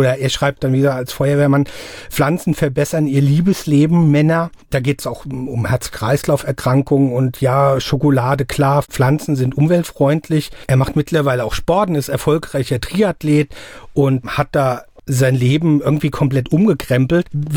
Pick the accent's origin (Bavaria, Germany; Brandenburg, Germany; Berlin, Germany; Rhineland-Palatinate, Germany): Rhineland-Palatinate, Germany; Mainz; Ich muss zugeben, ich bin auch ein Mainzer Bub wie Sie.